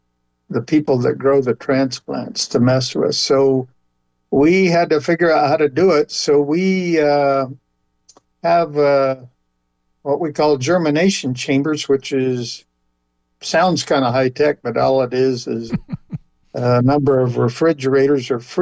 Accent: New Mexico, United States; now in Arizona, United States; I'm from New Mexico originally, and chili kind of got in my blood. I came over to southeastern Arizona

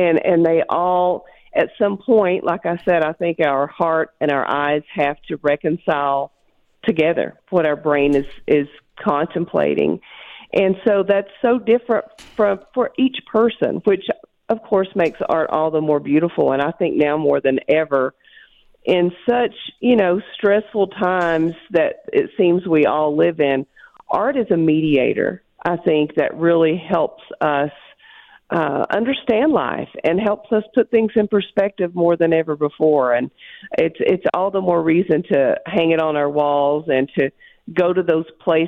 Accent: Kentucky, United States; now in New Mexico, United States; I'm sure you can tell by my accent, I'm not from New Mexico.

